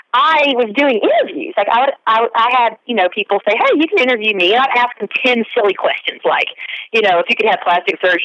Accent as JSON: {"language": "English", "region": "Texas", "country": "United States", "said": "I think it's a lot about being a Texan. Like, we're Texans, you know, Texas music."}